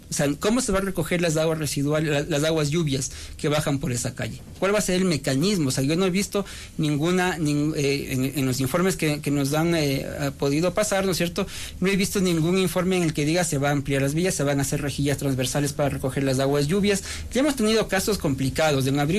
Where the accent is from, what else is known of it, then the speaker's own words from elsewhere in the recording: Quito, Pichincha, Ecuador; es de lo que nosotros como quiteños consideramos que debe ser respetado